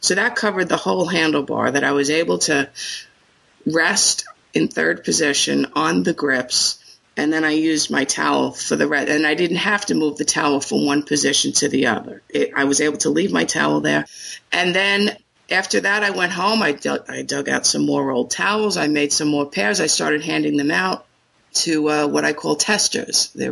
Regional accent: Long Island, New York, United States; I'm from Long Island, New York.

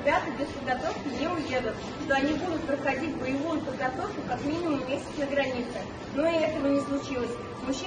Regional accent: Tatarstan, Russia; Мы, российские мобилизованные из Татарстана

